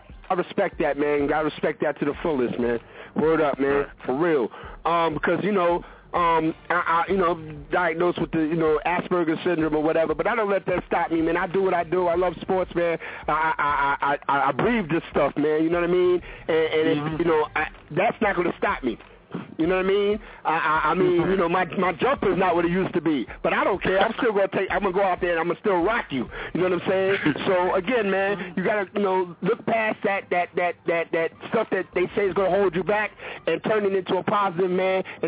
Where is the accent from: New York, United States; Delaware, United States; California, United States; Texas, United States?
New York, United States; as being a New Yorker, you know what I mean, could really talk to you about the vibe.